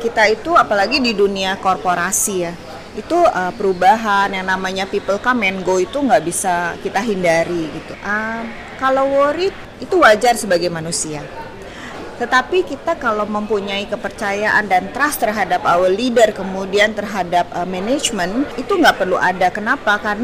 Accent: Bandung, West Java, Indonesia; also born or lived in Jakarta; Saya itu lahir di Bandung, SMP dan SMP SMA itu saya di Bandung. Kemudian saya kuliah di Jakarta di Trisakti.

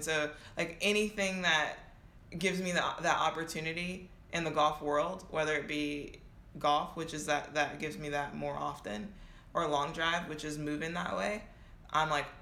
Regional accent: Louisiana, United States; And I think it's just, you know, it can only relate to my Louisianians

